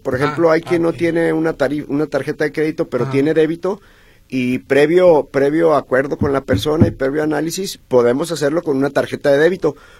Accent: Guadalajara, Jalisco, Mexico; Somos tapatíos.

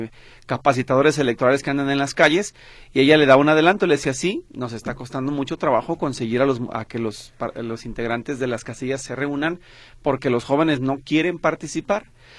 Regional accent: Mexico; en mi experiencia como reportero y como ciudadano mexicano

